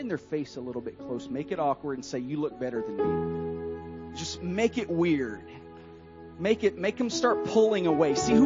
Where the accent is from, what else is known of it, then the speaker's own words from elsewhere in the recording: Tennessee, United States; And I'm from Tennessee, so you already accept me, hopefully.